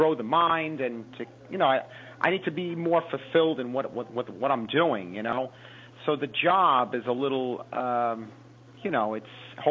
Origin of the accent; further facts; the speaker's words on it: New York, United States; Well, You know, I'm born and raised in New York.